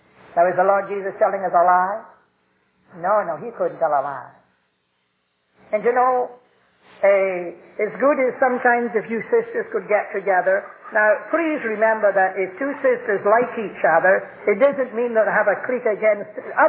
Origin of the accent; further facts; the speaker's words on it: Scotland, United Kingdom; And I'm a Scotsman